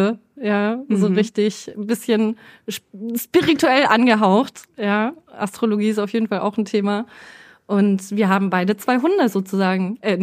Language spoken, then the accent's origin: German; Bavaria, Germany; accent: Franconian; moved away as an adult; now in Berlin, Germany; Ich bin 28 Jahre alt. Ich komme ursprünglich aus Bayern. Bitte verurteilt mich nicht. Noch schlimmer aus dem Frankenland. Ich hoffe, man hört auch den Dialekt nicht mehr. Bin jetzt aber seit 4 Jahren in Berlin.